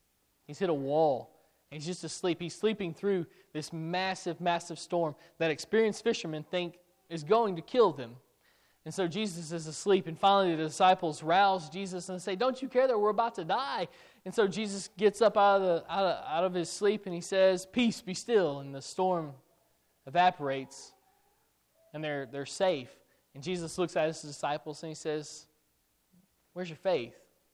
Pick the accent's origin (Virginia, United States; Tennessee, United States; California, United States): Tennessee, United States; Waverly; We're from Middle Tennessee, right outside of Nashville, a little city called Waverly.